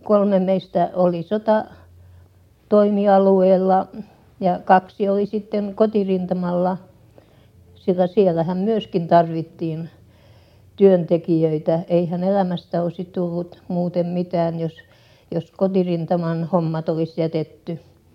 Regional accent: Teuva, South Ostrobothnia, Finland; born there; Minä olen syntynyt Teuvalla 77 vuotta sitten.

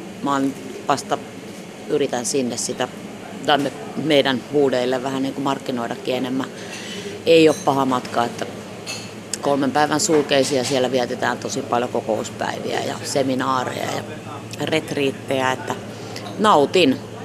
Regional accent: Hämeenlinna, Kanta-Häme, Finland; mä oon Hämeenlinnasta kotoisin.

